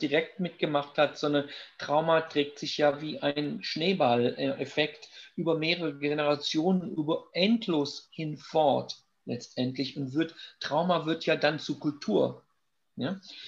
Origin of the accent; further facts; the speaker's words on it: Germany; moved away as an adult; now in United Kingdom; Und ich meine, ich bin Deutscher, ich lebe seit 1982, nicht immer die ganze Zeit, aber die meiste Zeit in Großbritannien.